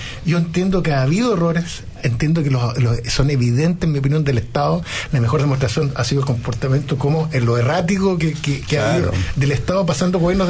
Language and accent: Spanish; Chile; como mestizo chileno